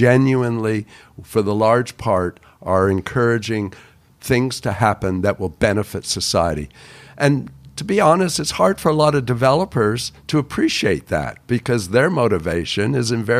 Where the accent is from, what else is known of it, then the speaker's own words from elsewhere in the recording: Toronto, Ontario, Canada; In Canada, kids had mini bricks.